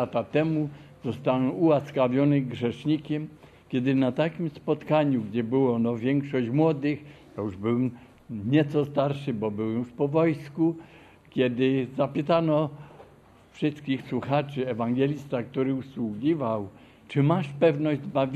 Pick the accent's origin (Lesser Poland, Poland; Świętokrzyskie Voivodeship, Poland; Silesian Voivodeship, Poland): Silesian Voivodeship, Poland; Cieszyn; jestem z Cieszyna, a więc niedaleko stąd.